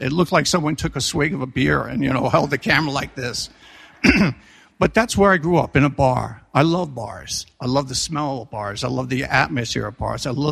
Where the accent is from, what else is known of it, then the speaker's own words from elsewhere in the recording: Staten Island, New York, United States; I grew up on Staten Island. My mother was Dutch Protestant. My father was Irish Catholic, strike 1, strike 2, Staten Island, strike 3.